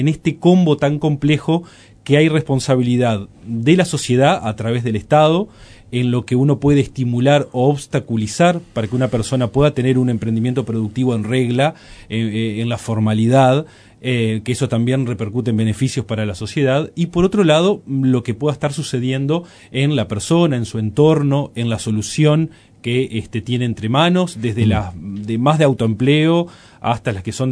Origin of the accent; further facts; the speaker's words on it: Uruguay; como uruguayo